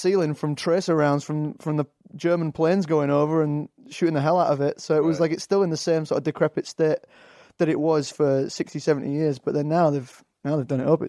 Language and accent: English; Leeds, Yorkshire and the Humber, United Kingdom; accent: Yorkshire; Yeah, I mean, I've got a Yorkshire accent, Leeds, up in the north. A lot of Americans think I'm Scottish or Irish. I get that a lot.